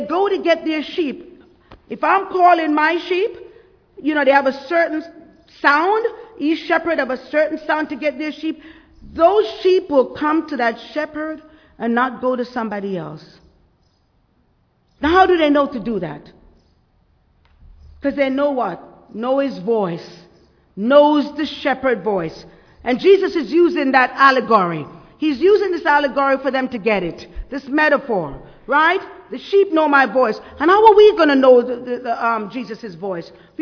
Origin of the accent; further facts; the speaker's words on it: Jamaica; I'm from Jamaica. Everybody was going to church when I grew up.